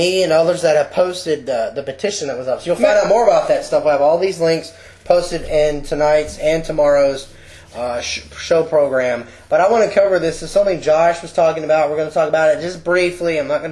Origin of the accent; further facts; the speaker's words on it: Texas, United States; moved away; it was called the H Award because I was from Texas and this was Huntington High School.